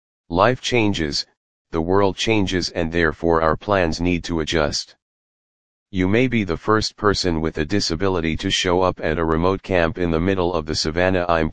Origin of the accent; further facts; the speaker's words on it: San Francisco, California, United States; felt more welcome and included than I have felt at times in state-of-the-art high-tech buildings in my hometown in San Francisco.